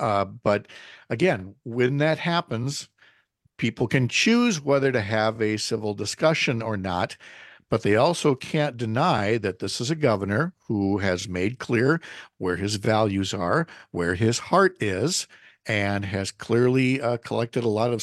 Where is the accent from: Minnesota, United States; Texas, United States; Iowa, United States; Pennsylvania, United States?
Minnesota, United States; having been born and raised in Minnesota, then marrying a good Wisconsin farm girl